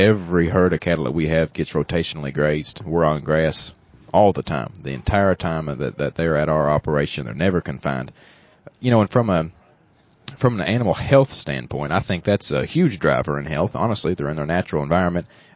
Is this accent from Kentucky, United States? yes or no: yes; Kentucky, United States; now in Frankfort, United States; grew up in Fleming County, born and raised in Fleming County. Graduated from high school there